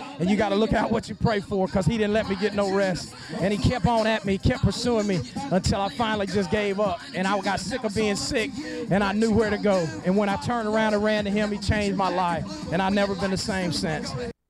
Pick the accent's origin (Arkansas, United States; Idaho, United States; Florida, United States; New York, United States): Florida, United States; Pensacola; I'm just somebody from Pensacola that, like I said earlier when I was on stage, I asked Jesus to save me at 9, but my folks split up that year.